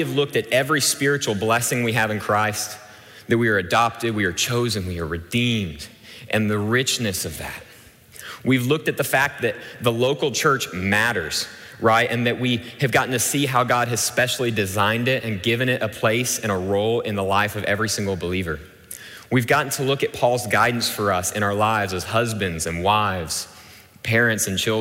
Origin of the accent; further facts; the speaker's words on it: Dallas, Texas, United States; But I was born and raised in Dallas, proud Cowboys fan, and what do you know?